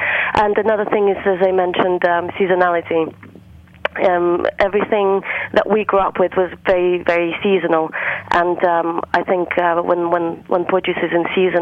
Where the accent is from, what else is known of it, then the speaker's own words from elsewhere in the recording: Kakhovka, Kherson Oblast, Ukraine; I grew up in the south, so it's called the Kherson region. It's a really small town called Kakhovka. It's literally by the Crimean border in the south of Ukraine.